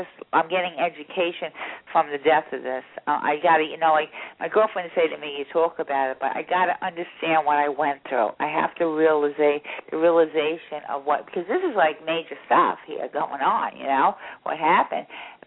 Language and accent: English; New Jersey, United States; He's from Brooklyn and I'm from Jersey